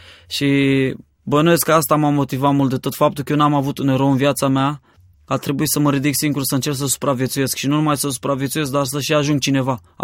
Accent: Craiova, Dolj, Romania; also born or lived in Suceava; eu m-am născut în Treia și Suceava undeva și la un moment dat, la 6 ani, m-am mutat în Craiova

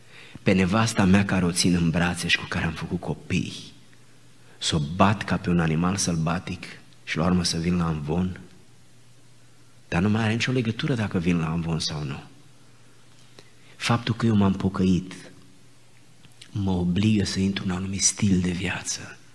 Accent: Romania; Chiar dacă suntem români

